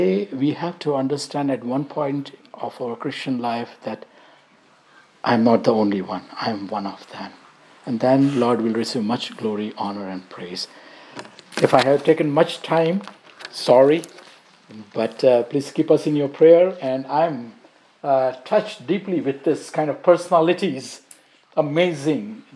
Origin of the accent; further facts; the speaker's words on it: United States; I said, I am from America.